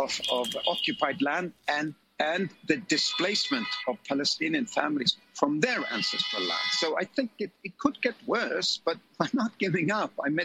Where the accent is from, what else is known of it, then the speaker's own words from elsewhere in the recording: Oslo, Norway; two-thirds of the municipality of my hometown of Oslo in Norway.